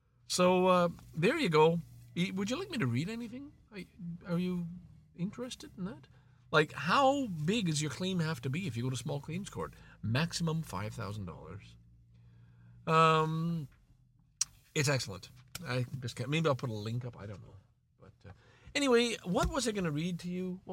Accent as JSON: {"language": "English", "country": "Canada", "said": "Holy moly, I'm Canadian, and if you got those wrong, you're not."}